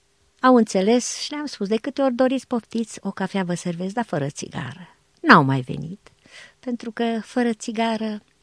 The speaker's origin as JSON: {"language": "Romanian", "region": "Transylvania", "country": "Romania", "said": "Noi suntem ardeleni și ea nu și-a schimbat niciodată graiul."}